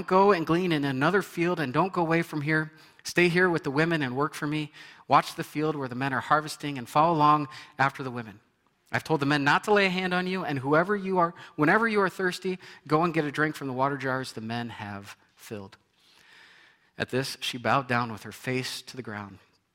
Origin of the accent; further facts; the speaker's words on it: Nebraska, United States; I grew up in Nebraska, working in cornfields.